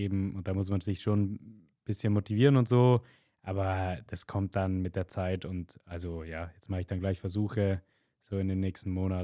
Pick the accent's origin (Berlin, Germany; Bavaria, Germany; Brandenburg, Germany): Bavaria, Germany; Steppach; ich bin 23 und komme aus Steppach, also bei Neusis, so eine halbe Stunde von der Uni entfernt.